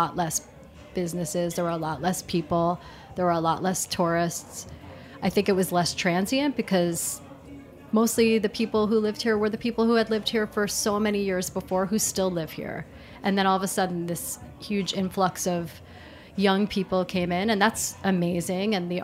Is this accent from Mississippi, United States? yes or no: no; New York City, New York, United States; It's a neighborhood that reminds me of the East Village, near to where I grew up in Manhattan.